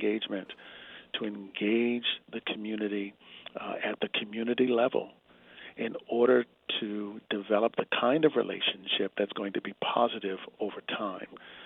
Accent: Boston, Massachusetts, United States; now in Portland, United States; It's the rules that my father taught me when I was young, growing up in Boston.

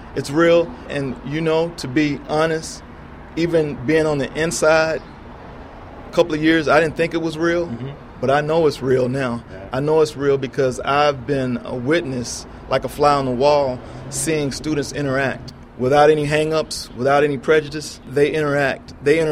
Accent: North Little Rock, Arkansas, United States; also born or lived in Northwest; I grew up in North Little Rock, and I actually attended church down the street from Little Rock Central, but it was not until moving away, living somewhere in the Northwest for 15 years, and then eventually coming back to Arkansas

